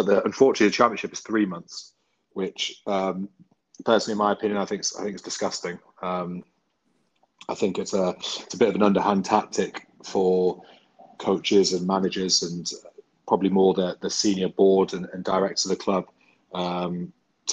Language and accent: English; South Shields, North East England, United Kingdom; I mean, I grew up in the Northeast, grew up in South Shields, and the Northeast, it was football.